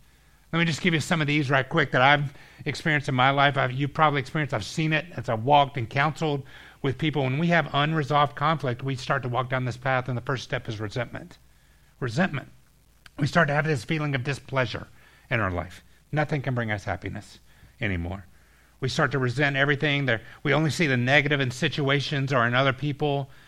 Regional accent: Atlanta, Georgia, United States; I grew up going to Six Flags. I grew up in Atlanta, going to Six Flags over Georgia.

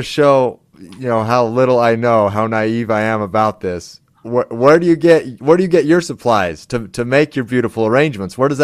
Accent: McCammon, Idaho, United States; you know, I'm from McCammon, that's 700.

